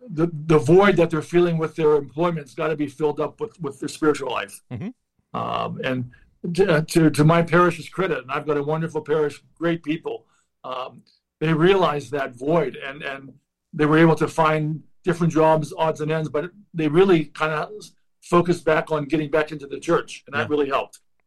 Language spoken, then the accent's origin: English; Steubenville, Ohio, United States; I was born and raised in the Serbian Church, Holy Resurrection in Steubenville, Ohio.